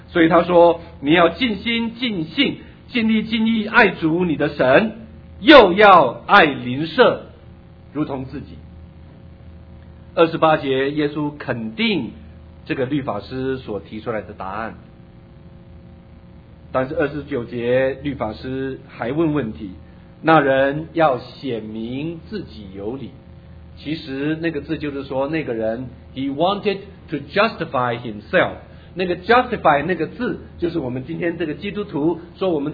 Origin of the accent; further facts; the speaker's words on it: China; 难道就跟我们中国人说的伸手不打笑脸？